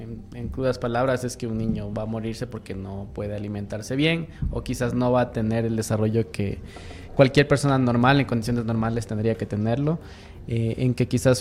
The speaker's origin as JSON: {"language": "Spanish", "country": "Ecuador", "said": "es algo que lo hemos normalizado como ecuatorianos y es lamentable."}